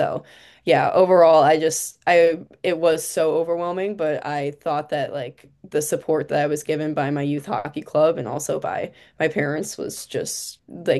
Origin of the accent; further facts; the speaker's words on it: Illinois, United States; also born or lived in Long Island, United States; So yeah, I grew up the suburb I grew up in Illinois, and then also to Long Island, like the you were around everything.